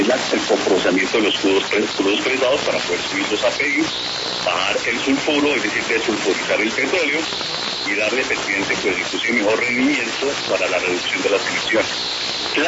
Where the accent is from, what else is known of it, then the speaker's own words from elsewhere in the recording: Colombia; Aquí estoy en Colombia, en mi país